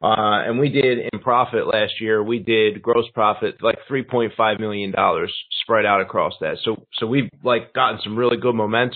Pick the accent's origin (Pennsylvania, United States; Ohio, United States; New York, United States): Pennsylvania, United States; Philadelphia; now in Chicago, United States; Yeah, so I'm from Philadelphia. Now I live in Chicago.